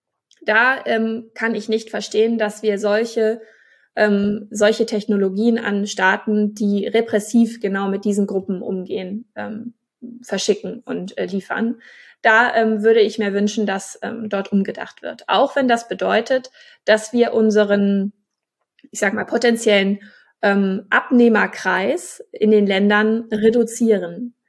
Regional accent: Schleswig-Holstein, Germany; Ich komme aus Schleswig-Holstein.

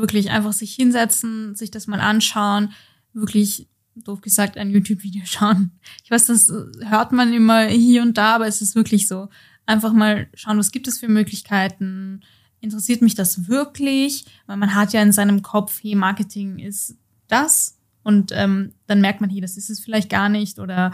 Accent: Poland; German is a second language; Ich komme ursprünglich aus Polen

